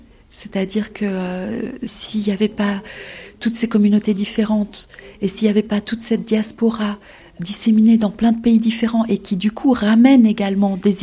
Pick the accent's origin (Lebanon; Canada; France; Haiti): Lebanon; accent: French; C'est difficile de reprendre contact avec l'enfant libanais qu'on était. Vous l'entendez même dans ma voix, je pense. C'est-à-dire que j'ai un accent à peu près français.